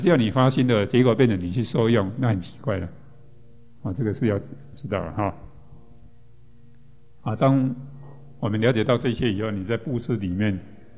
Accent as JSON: {"language": "Chinese", "country": "Taiwan", "said": "在我们台湾这边的 古台湾来讲"}